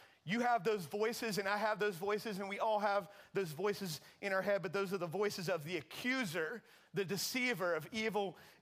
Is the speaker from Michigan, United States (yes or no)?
no; Charlotte, North Carolina, United States; I grew up in Charlotte, and I grew up, one of the biggest loves of my life before I was 12 years old was WWF wrestling.